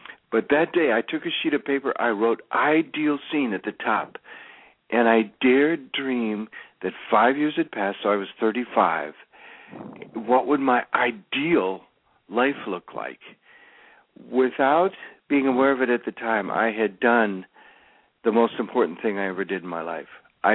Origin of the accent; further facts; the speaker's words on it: Minnesota, United States; I was from Minnesota originally, and I had a rock band for a while.